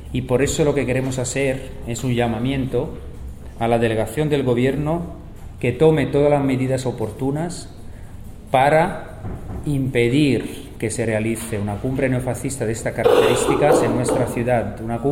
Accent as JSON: {"language": "Spanish", "country": "Italy", "second_language": "Spanish", "moved": "yes", "lives_now": "Valencia, Spain", "said": "yo como italiano, que hemos padecido el fascismo"}